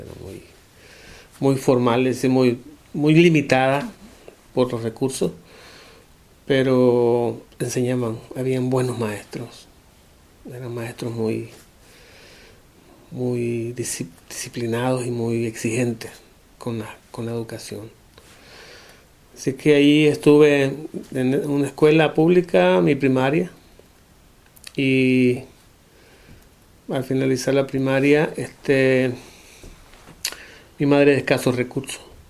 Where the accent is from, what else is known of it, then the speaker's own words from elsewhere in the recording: Nicaragua; soy de Nicaragua. Pues nací en Nicaragua. Nicaragua está en el centro de América.